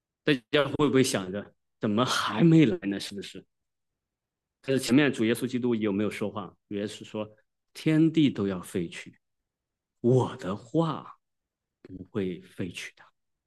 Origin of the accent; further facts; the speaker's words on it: China; 忠心是什么意思？我们中国人的忠心